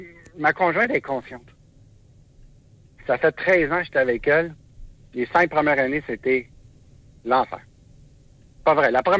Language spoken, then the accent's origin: French; Quebec, Canada; Je suis juste un livreur, je viens du Québec.